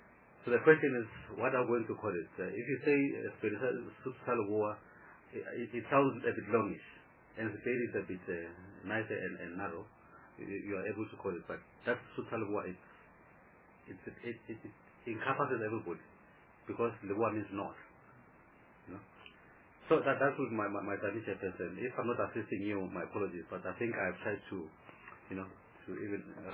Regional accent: Bushbuckridge, Mpumalanga, South Africa; I am a Lukulan from Bushbuckridge. We don't speak Sepedi in Bushbuckridge

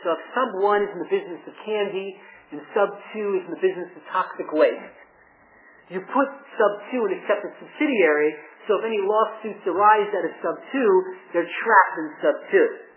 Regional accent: New York, United States; Again, I'm trying to talk a little slower, but again, as a New Yorker, it's sometimes hard for me.

